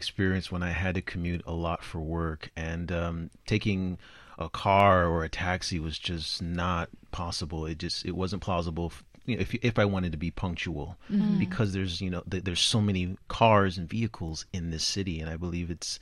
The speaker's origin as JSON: {"language": "English", "region": "California", "country": "United States", "said": "I'm from California, and we really don't have a subway system at all."}